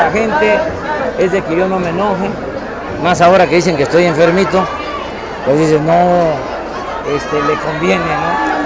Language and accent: Spanish; Mexico; Yo lo que quiero, como muchos mexicanos, millones de mexicanos, es que haya un cambio